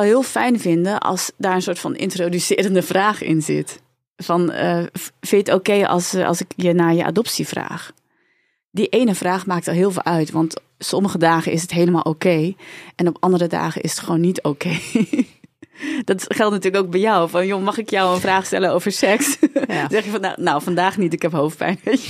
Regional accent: Hendrik-Ido-Ambacht, South Holland, Netherlands; also born or lived in South Korea; de eerste vraag is eigenlijk, waar kom je vandaan? Dan zeg ik, nou, uit Hendrikje door Ambacht. Is de tweede vraag, waar kom je echt vandaan? Uit Zuid-Korea.

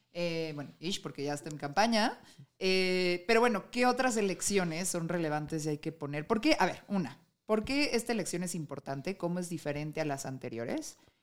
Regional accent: Mexico; Nos une como mexicanos

